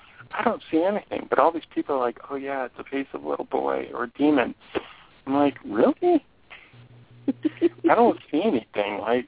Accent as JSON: {"language": "English", "region": "New Mexico", "country": "United States", "tie": "born there", "said": "I'm adopted, so I don't know, you know, exactly what my lineage is, but I was born in New Mexico"}